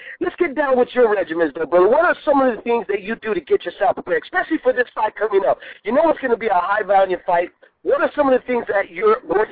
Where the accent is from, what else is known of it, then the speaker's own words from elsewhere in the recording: United States; I mean, I'm Mexican American. Obviously, my grandpas, my abuelitos, they would have certain rituals, you know.